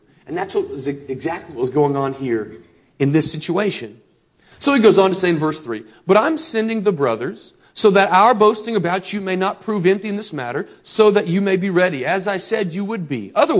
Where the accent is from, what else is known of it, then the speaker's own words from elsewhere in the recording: Richmond, United States; also born or lived in Dyersburg / Calvert City; my spiritual family at Pleasant Valley, before that in Dyersburg and in Calvert City and growing up in Richmond.